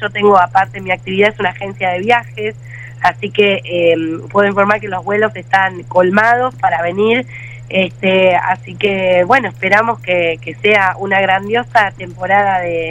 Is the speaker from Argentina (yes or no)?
yes; Buenos Aires, Argentina; now in Termas de Río Hondo, Argentina; Yo, por ejemplo, vivo en Termas hace 15 años, vengo de Buenos Aires